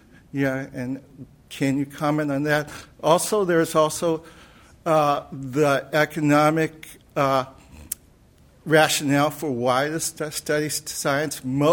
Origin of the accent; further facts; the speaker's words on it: San Francisco, California, United States; I grew up in San Francisco. I'm one of those Sputnik educated kids that grew up.